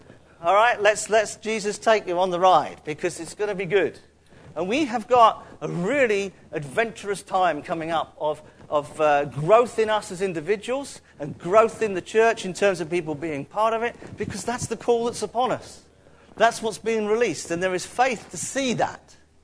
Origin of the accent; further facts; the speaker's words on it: London, United Kingdom; accent: London; not how I speak when I remember to speak correctly, instead of with my London accent.